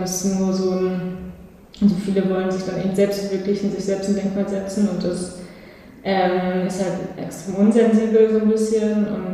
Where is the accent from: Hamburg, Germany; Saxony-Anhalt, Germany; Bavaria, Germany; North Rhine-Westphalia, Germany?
North Rhine-Westphalia, Germany; bin ich im ländlichen Raum in Nordrhein-Westfalen groß geworden. Klassische Einfamilienhaus-Situation